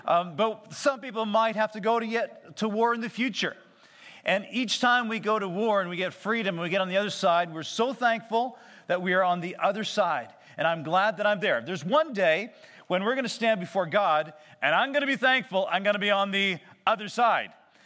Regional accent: Grande Prairie, Alberta, Canada; I was raised in Grand Prairie. I know what it's like. I get it. Snow, I know what it's all about.

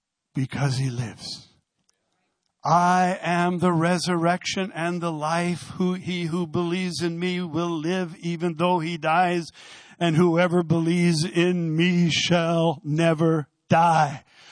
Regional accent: Ireland; As an Irishman, I won't hold that against him

